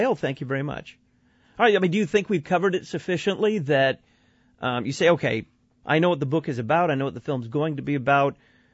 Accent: Texas, United States; I can guarantee you, in the state I grew up with, if you're bigamous, I grew up in Texas.

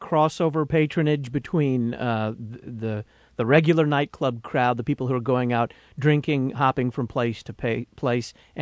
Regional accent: Dallas, Texas, United States; I'm from Dallas originally, and there's a club district in Dallas down near downtown.

